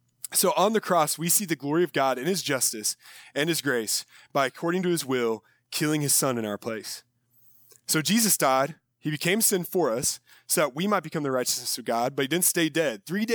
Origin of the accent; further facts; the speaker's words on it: San Antonio, Texas, United States; For me, so I grew up in San Antonio. I'm from here.